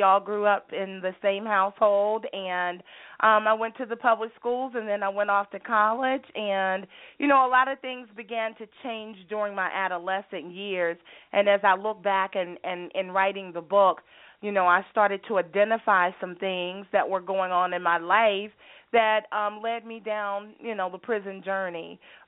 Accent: Virginia, United States; I am a native from Virginia. And I grew up in a small town in Virginia.

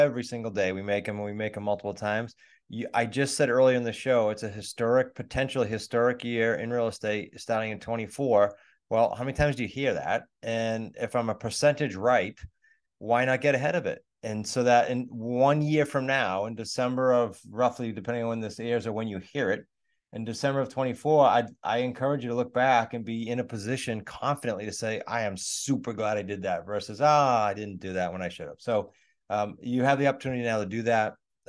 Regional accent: New England, United States; Our personalities might not fit. We're from New England. Who knows?

